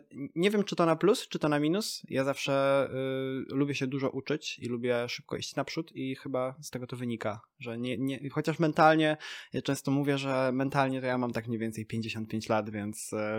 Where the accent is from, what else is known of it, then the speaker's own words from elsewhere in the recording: Poznań, Greater Poland Voivodeship, Poland; Ja się tutaj urodziłem, śmieję się, że jestem poznaniakiem na 15 pokoleń wstecz, bo faktycznie gdzie nie wejdę w moje drzewo genealogiczne, to się okazuje, że to był ktoś z Poznania i zawsze gdzieś wokół tego miasta się kręciłem, tu się urodziłem